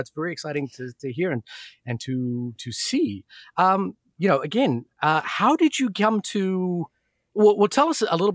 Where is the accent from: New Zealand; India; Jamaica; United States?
India; I am from India